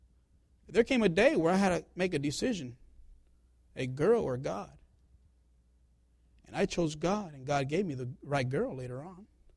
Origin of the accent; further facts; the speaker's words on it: Chicago, Illinois, United States; But I was raised in Chicago. My friends were in Chicago. My family's in Chicago.